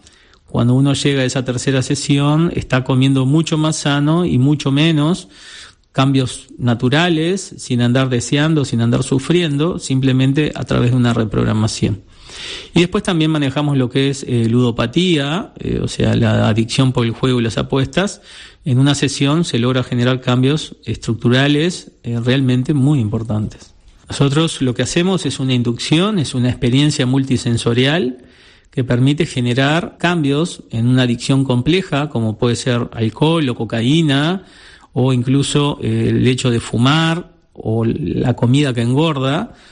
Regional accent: Uruguay; tengo 57 años, soy de Uruguay.

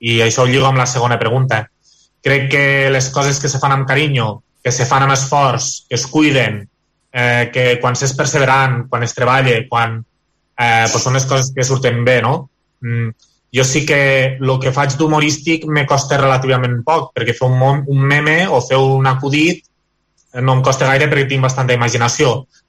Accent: Lleida, Catalonia, Spain; Postureig Lleida, que és d'on soc jo, i que ho conec més

